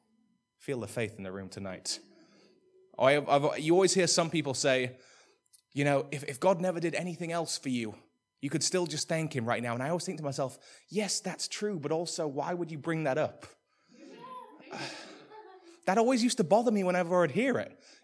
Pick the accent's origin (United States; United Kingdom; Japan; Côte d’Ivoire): United Kingdom; England; again, I'm English, so come in with the attitude of the Englishman with me.